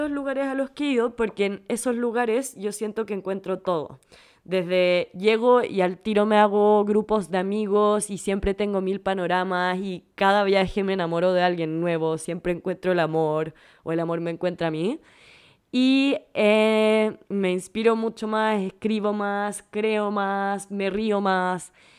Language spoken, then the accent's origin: Spanish; Chile; voy a pasar 3 meses viajando a donde pueda con las visas de turistas que uno no tiene que ni sacar como chileno